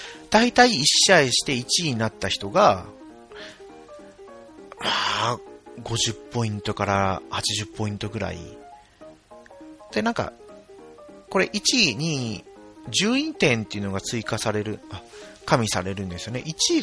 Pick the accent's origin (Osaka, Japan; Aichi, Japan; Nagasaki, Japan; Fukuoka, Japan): Nagasaki, Japan; この水原明菜選手はですね、私と同じ長崎出身なんで